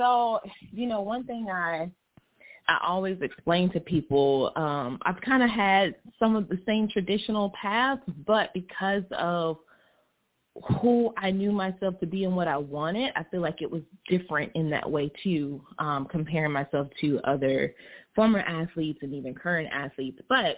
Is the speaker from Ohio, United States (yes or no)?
no; Gainesville, Florida, United States; Where I grew up in Gainesville, Florida, I've witnessed.